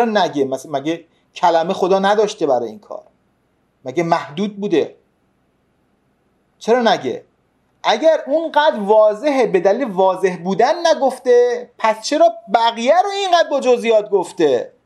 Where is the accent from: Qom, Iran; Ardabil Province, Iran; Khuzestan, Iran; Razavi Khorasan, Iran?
Qom, Iran; also born or lived in Tehran; بسیار مذهبی در شهر بسیار مذهبی قم بزرگ شدم، تهران به دنیا آمدم، قم بزرگ شدم و تا 20 سالگیم هم در شهر مقدس قم، شهر خون و قیام، علم و اجتهاد من بزرگ شدم. تو تمام دوران تحصیلم در شهر قم،